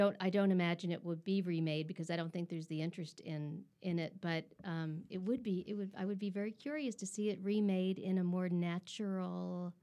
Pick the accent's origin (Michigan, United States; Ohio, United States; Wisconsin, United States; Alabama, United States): Michigan, United States; I grew up in Michigan